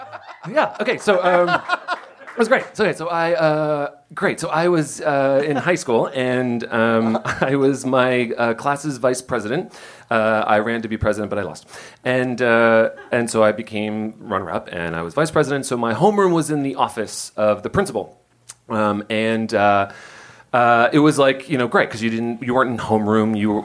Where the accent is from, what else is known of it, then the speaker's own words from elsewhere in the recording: Doylestown, Pennsylvania, United States; Doylestown.